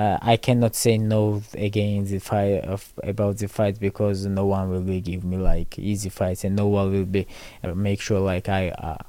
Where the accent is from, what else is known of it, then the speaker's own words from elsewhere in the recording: Tbilisi, Georgia; English is a second language; also born or lived in Zugdidi; And then when I was 1 year old, we go in Tbilisi, and I grew up there in Tbilisi.